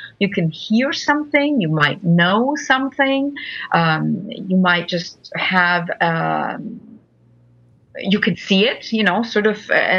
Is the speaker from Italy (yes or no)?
yes; Italy; I'm from Italy, so I take them home, get to travel with a real Italian.